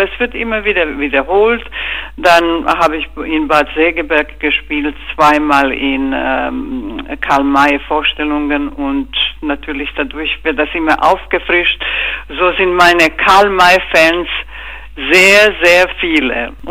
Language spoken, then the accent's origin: German; Croatia; German is a second language; weil Kroatien ist ein Teil Europa und jetzt sind wir auch amtlich in EU.